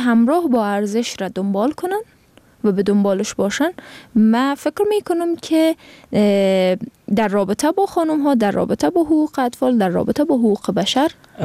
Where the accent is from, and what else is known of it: Afghanistan